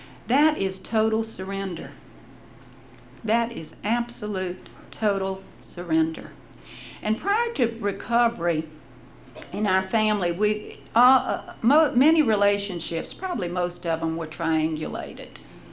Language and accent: English; Baton Rouge, Louisiana, United States; born there; Now, the disadvantage is I was born in Baton Rouge.